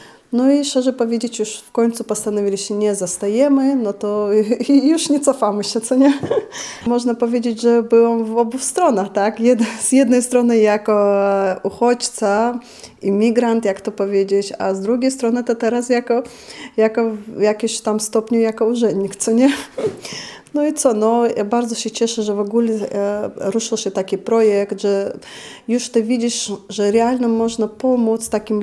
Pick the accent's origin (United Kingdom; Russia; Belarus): Russia; Chechnya; Polish is a second language; now in Poland; Pochodzę z Czeczenii. Może nie wszyscy wiedzą, to jest taki mały, niewielki kraj w Rosji.